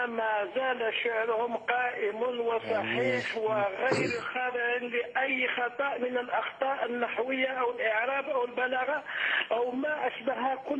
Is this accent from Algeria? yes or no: yes; Algeria; إن أنا جزائري من خلفية إسلامية